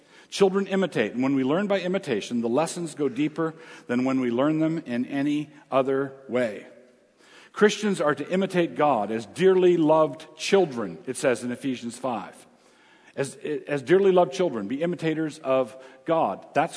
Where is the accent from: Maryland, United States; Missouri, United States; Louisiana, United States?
Maryland, United States; Annapolis; I grew up in Annapolis, Maryland, and my folks were friends with Corrie ten Boom, and they brought her one time to Annapolis to speak.